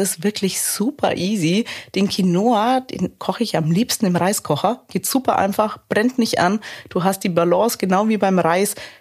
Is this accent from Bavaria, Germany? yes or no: yes; Bavaria, Germany